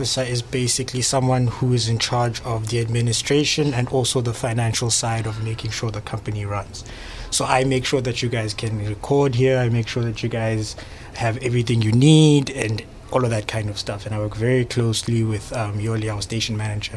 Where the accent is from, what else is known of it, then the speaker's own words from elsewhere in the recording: South Africa; I think we will be better as a South African.